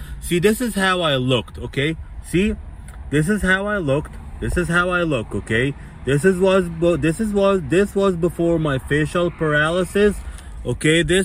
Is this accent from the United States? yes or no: yes; United States; So when the lady heard that I was speaking English, I'm from America, and I don't drink alcohol